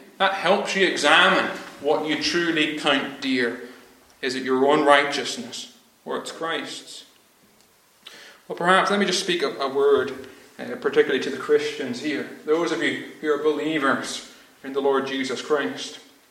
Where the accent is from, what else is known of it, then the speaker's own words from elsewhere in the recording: Ireland; now in Lewis, United Kingdom; myself growing up in Ireland